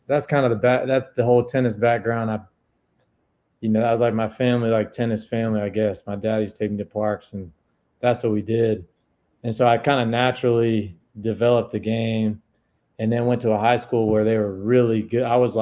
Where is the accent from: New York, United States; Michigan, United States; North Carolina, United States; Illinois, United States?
North Carolina, United States; Chapel Hill; and I'm growing up in Chapel Hill, you go to community center, man, I didn't get picked up.